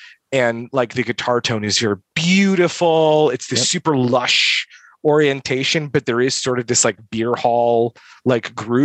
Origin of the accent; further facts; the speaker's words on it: Midwest, United States; Well, like I said, I'm from the Midwest.